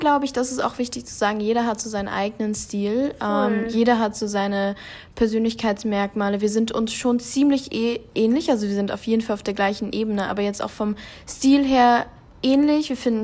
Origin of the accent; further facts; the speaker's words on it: Lower Saxony, Germany; now in Vienna, Austria; Wir kommen auch noch aus Niedersachsen. Das heißt, wir sprechen Hochdeutsch.